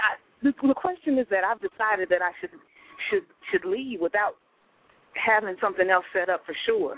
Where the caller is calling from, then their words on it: North Carolina, United States; I'm calling from North Carolina.